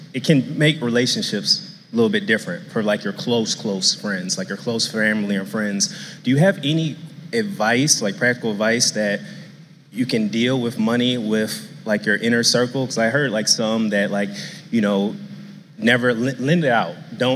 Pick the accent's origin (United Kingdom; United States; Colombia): United States; Detroit, Michigan; I'm from Detroit.